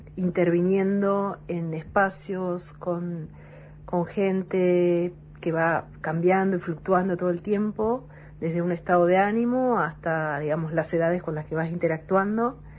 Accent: Bahía Blanca, Buenos Aires Province, Argentina; moved away; Cuando me fui de Bahía Blanca, después, digamos, tomé conciencia de todo lo que implicaba ser bahiense, pertenecer a un lugar de llanura, cuando estuve viviendo acá.

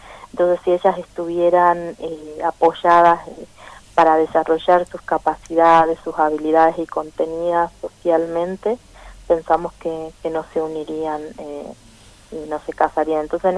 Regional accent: Tucumán, Argentina; Yo soy de Tucumán y nosotros trabajamos en Santiago, en Tucumán, en Salta, en Jujuy.

